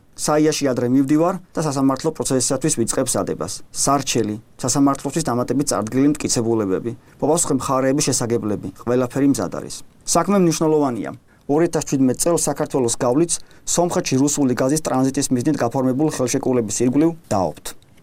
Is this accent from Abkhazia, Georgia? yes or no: no; Keda, Adjara, Georgia; born or raised there